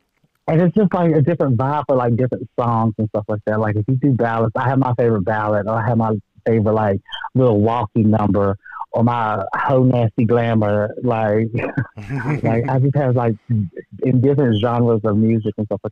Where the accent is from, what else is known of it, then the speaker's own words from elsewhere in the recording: Marion, Virginia, United States; I grew up in Marion, Virginia.